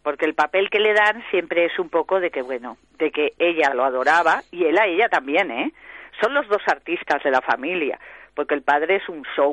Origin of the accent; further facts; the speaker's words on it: Barcelona, Catalonia, Spain; Yo soy de Barcelona, sí.